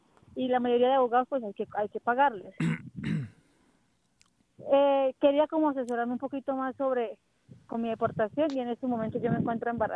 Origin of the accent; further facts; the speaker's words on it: Colombia; moved away as an adult; now in United States; soy de Colombia, hace un año yo llegué aquí a Estados Unidos